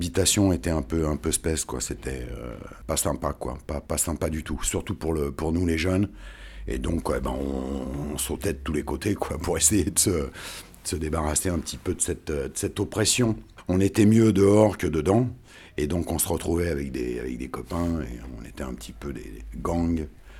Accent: Tunis, Tunis Governorate, Tunisia; born there; Je suis né à Tunis, Tunisie. Donc, loin de la France, d'une mère d'origine auvergnate et d'un père d'origine sicilienne.

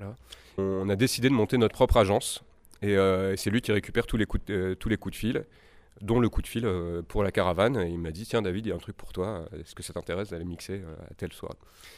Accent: Paris, Île-de-France, France; now in Die, France; Je viens de Paris même, en fait. Je dois être un des rares Parisiens pure souche, même, je dirais, du 20e arrondissement de Ménilmontant.

